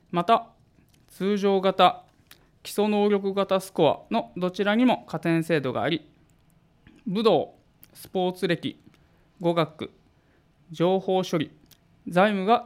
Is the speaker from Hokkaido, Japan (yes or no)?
no; Ehime, Japan; 私自身愛媛県で生まれて育ちました。